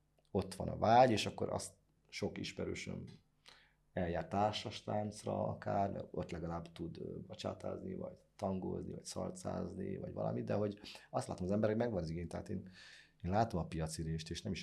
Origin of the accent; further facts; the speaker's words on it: Tarcal, Borsod-Abaúj-Zemplén, Hungary; egy barátom ott a szülőfalumban, Tarcalon, aki ott a faludiszkót tartotta.